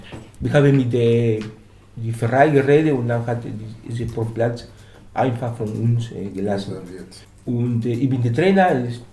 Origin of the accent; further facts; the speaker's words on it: Peru; German is a second language; ich komme aus Peru.